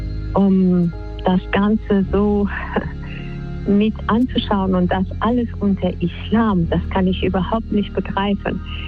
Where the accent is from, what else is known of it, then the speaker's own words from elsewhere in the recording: Afghanistan; German is a second language; für mich als Afghanin, die 20 Jahre praktisch da sich eingesetzt hat für Bildung.